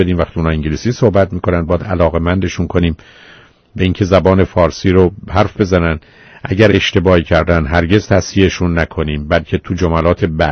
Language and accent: Persian; Iran; ما ایرانی هستیم